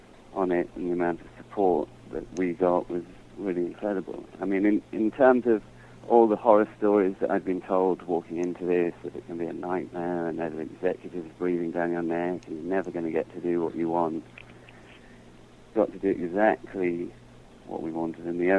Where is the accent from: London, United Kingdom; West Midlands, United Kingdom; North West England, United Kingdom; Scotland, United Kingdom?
London, United Kingdom; I mean, I'm from London.